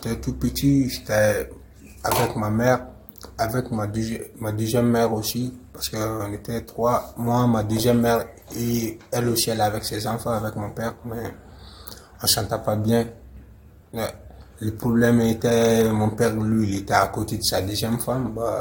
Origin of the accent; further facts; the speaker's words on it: Bamako, Mali; French is a second language; moved away; On a quitté le Mali, oui, vers Algérie.